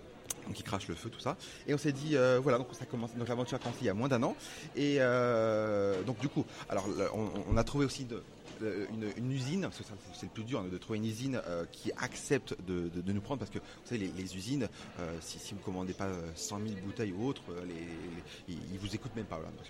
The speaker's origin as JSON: {"language": "French", "town": "Kraków", "region": "Lesser Poland", "country": "Poland", "said": "Mmh. Et donc, je suis franco-polonais. En fait. Mmh. Et donc, on vient de Cracovie, ouais. En Pologne."}